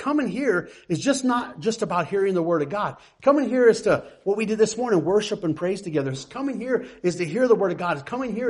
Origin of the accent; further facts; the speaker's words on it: Cheyenne, Wyoming, United States; Anybody here, we're from Cheyenne and my sister's here, my brother-in-law as well.